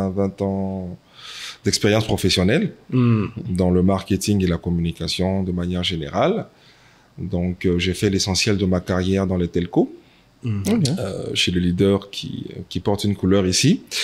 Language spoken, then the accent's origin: French; Côte d’Ivoire; Je suis ivoirien, mon frère.